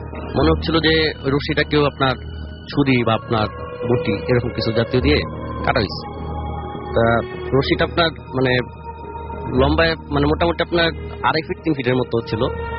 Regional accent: Dhaka, Dhaka Division, Bangladesh; আমি আসছি যাত্রাবাড়ি ধোলাইপাড় থেকে।

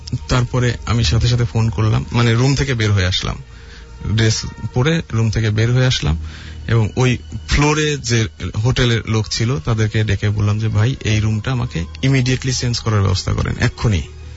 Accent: Pabna, Rajshahi Division, Bangladesh; আমার দেশের বাড়ি হচ্ছে পাবনা

